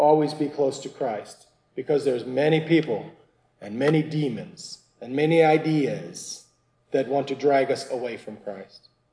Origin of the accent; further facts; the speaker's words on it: Ireland; After all, I am an Irishman and we can tell tales.